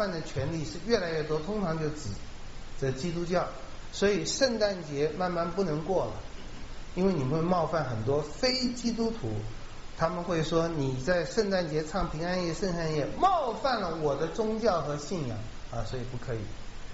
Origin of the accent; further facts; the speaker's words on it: China; 我不讲黑人或者是白人或我们中国人或者是华人与狗不能进去，这我们以前也很愤怒的哈。